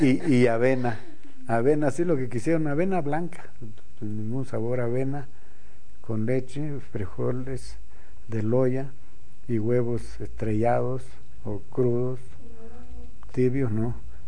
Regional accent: Guayameo, Guerrero, Mexico; Era de mi pueblo, de Guayameo.

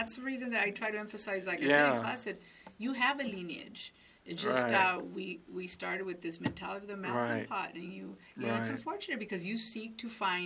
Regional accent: United States; born there; First of all, I was born in the United States. I mean, my mother was born in the United States.

